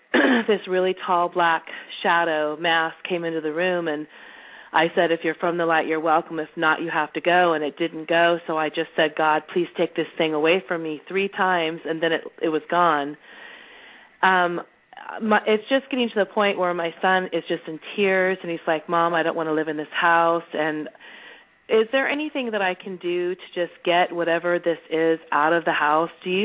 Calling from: California, United States; I'm calling from California.

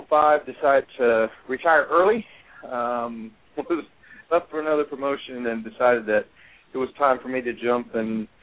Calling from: Tulsa, Oklahoma, United States; I'm actually over in Tulsa, Oklahoma right now. I actually reside in the Oklahoma City area.

